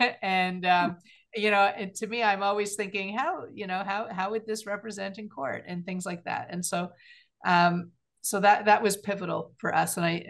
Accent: Canada; I guess being Canadian

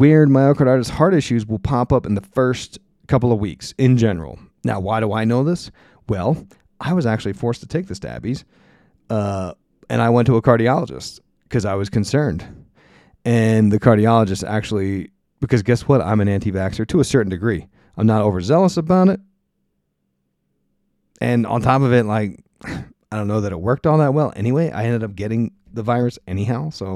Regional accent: Lancaster, Pennsylvania, United States; And in fact, where I grew up in Lancaster, PA, there was a local radio station.

